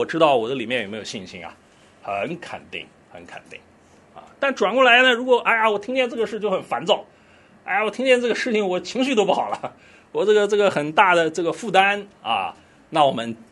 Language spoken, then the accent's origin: Chinese; China; 我们中国人是不喜欢吃这个 这个小牛犊的肉的